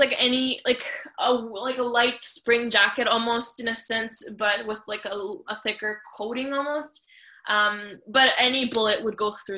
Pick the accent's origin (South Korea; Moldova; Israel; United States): Moldova; born there; English is a second language; So I'm from Europe. I was born in Moldova.